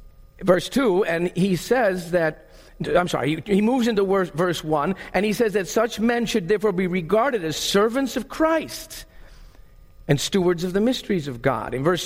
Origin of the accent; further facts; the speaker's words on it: Netherlands; After growing up as a missionary kid on the field in the Netherlands and Chrissy growing up in France, after 31 years serving on the field in the Netherlands